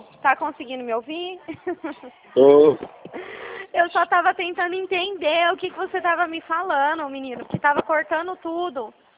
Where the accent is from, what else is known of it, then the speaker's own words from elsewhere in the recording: São Paulo, Brazil; Pelo meu sotaque, acho que você já deve ter percebido que eu sou aqui de São Paulo, né?